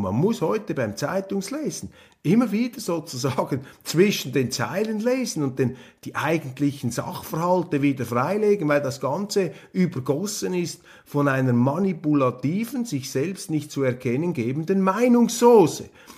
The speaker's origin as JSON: {"language": "German", "country": "Switzerland", "said": "wenn ich als ausländischer Journalist, als Schweizer Journalist im Ausland dann wiederum außenpolitische Vorgänge kommentiere"}